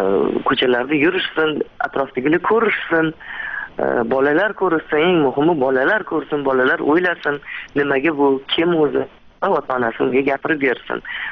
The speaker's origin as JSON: {"language": "Uzbek", "region": "Tashkent", "country": "Uzbekistan", "tie": "born or raised there", "said": "Mana shu zilzila bo'lganda endi shaharda tug'ilib o'sganman. Men 11 yoshga qarab ketayotgandim."}